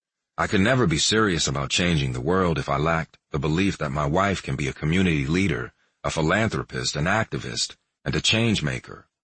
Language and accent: English; Houston, Texas, United States; Bernie's people saw me on television wearing his hat and knew I was from Houston, so they tracked down my dad's number